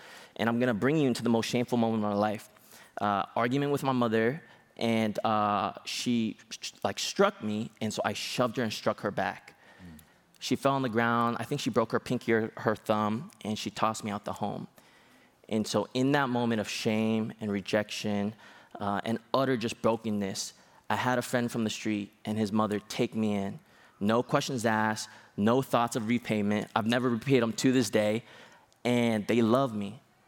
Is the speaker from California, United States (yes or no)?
yes; Los Angeles, California, United States; moved away as an adult; born and raised in Los Angeles, and I just moved here 10 days ago.